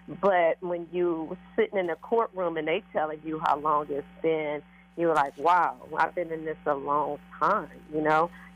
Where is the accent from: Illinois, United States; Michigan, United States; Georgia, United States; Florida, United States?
Michigan, United States; Detroit; Okay, I'm from Detroit, but I'm from the West Side.